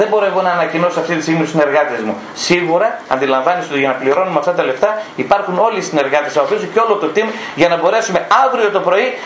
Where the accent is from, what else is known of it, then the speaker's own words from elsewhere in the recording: Ivira, Central Macedonia, Greece; now in Thessaloniki, Greece; Εμένα τα πολιτικά μου δικαιώματα είναι ακόμα στο χωριό μου, στα Ήβυρα. Εγώ είμαι επιχειρηματίας, δραστηριοποιούμε στη Θεσσαλονίκη